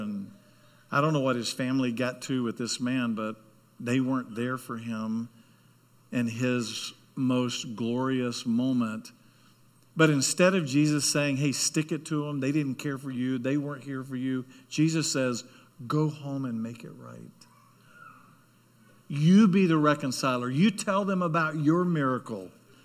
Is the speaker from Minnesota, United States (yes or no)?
no; Charlotte, North Carolina, United States; I said, yeah, I'm from NASCAR territory. I'm from Charlotte.